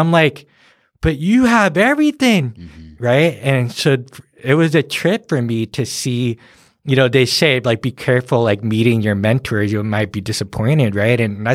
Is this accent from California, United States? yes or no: yes; California, United States; growing up in California and watching Hollywood